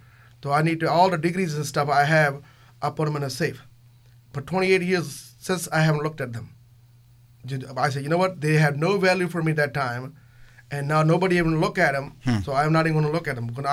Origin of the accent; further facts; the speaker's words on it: Punjab, India; English is a second language; moved away as an adult; now in United States; then did electrical engineering in my country. I'm from Punjab, India.